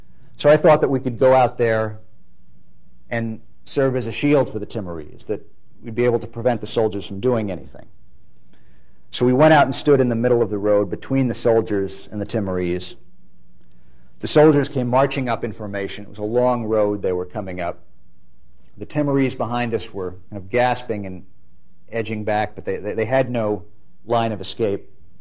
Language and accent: English; United States; I said, "No, no, we're not from Australia, from America."